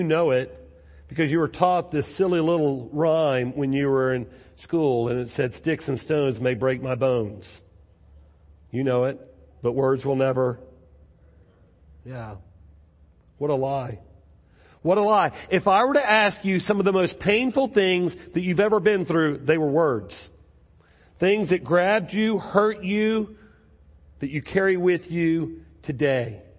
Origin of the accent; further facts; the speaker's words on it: Baton Rouge, Louisiana, United States; I am from Baton Rouge. Got a mom and a dad. I've got an older brother.